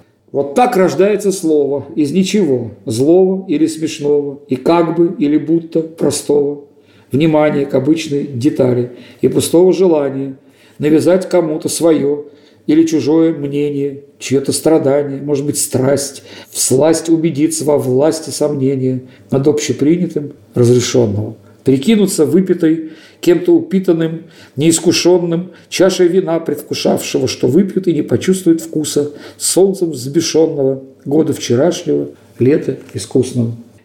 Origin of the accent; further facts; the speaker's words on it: Russia; Я вот из России, я так пою.